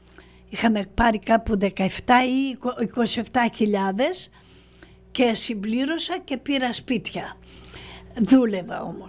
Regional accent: Thessaloniki, Central Macedonia, Greece; moved away as an adult; also born or lived in Kastoria; now in United States; Γεννήθηκα στην Καστοριά, μεγάλωσα στην Θεσσαλονίκη, Βενιζέλου και Ολύμπου και ήρθα στην Αμερική 23 χρονών. 22 πήγαινα στα 23.

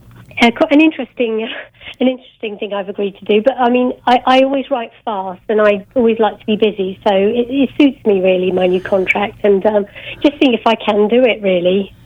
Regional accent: Harpenden, East of England, United Kingdom; born there; I was born in Harpenden, just near the Hesse.

